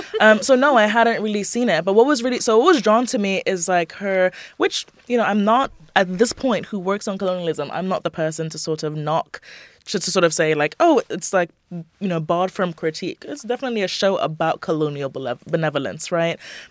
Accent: Jamaica; I grew up partly in Jamaica.

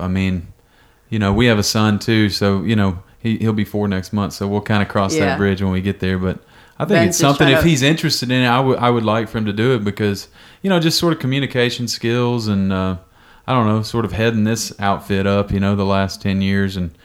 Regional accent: Pine Bluff, Arkansas, United States; So I'm from South Arkansas, Pine Bluff, to be exact.

